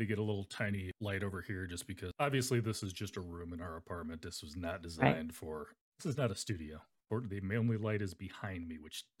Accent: Arizona, United States; I mean, you grew up in California. I grew up in Arizona.

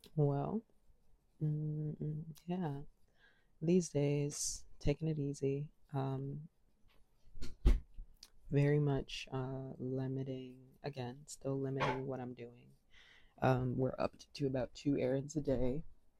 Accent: Washington, District of Columbia, United States; Free DC, my hometown. That city.

